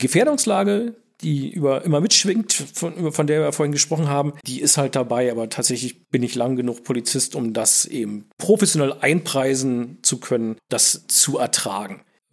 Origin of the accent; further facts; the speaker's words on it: Germany; Ich bin in der DDR groß geworden. Als die Mauer gefallen ist, war ich 18.